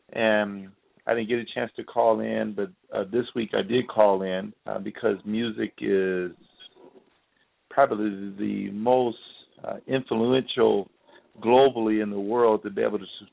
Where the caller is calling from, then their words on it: Toronto, Ontario, Canada; I'm calling from Toronto, Canada.